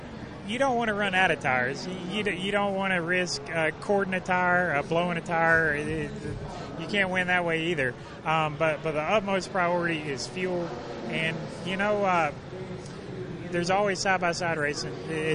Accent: the South, United States; the fact that we're here in Florida, and I'm from the South

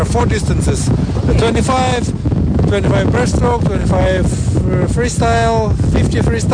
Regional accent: Saint Petersburg, Russia; I'm from St. Petersburg, Russia.

